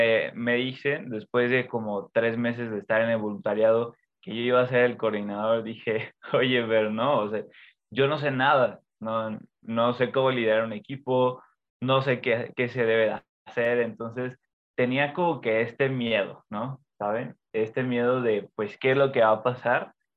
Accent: Tampico, Tamaulipas, Mexico; now in Guadalajara, Mexico; Yo soy originario de Tampico, pero ahorita vivo en Guadalajara.

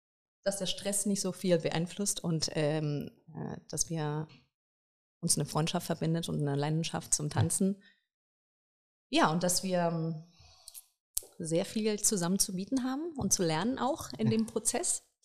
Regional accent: Madrid, Community of Madrid, Spain; now in Berlin, Germany; Ich bin gebürtige Madriderin.

